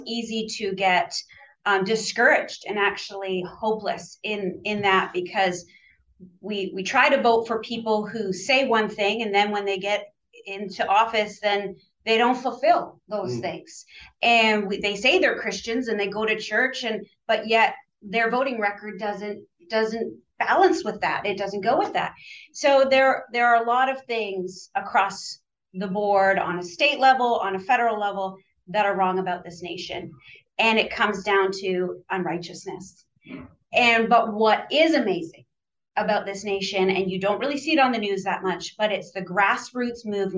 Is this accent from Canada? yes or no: yes; Canada; moved away as an adult; now in United States; Yes, I grew up in Canada and did most of my studies there, got married